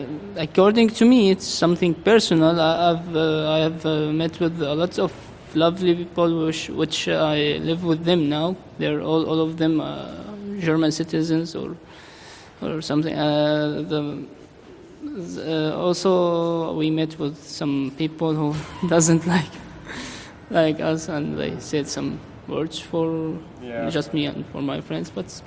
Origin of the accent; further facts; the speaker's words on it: Damascus, Damascus Governorate, Syria; English is a second language; moved away as an adult; I am from Syria. I'm 26 years old now. I came from Damascus since 3 months. I studied accounting in Damascus University, and I'm graduated now.